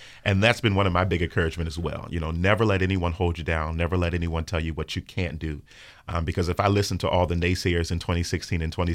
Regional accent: Virginia, United States; And from growing up here in Stafford County, you know, growing up in Black Stafford County, growing up in even the rural parts of Stafford County, yeah, Wildcat Corner

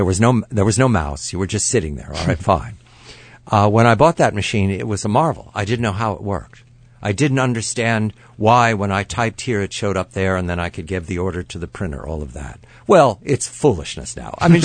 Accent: Lower Merion Township, Pennsylvania, United States; Lower Marion Township.

